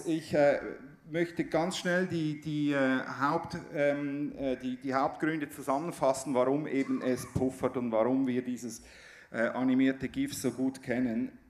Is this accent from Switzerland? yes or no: yes; Switzerland; weil ich als Schweizer gehöre ja nicht zu Europa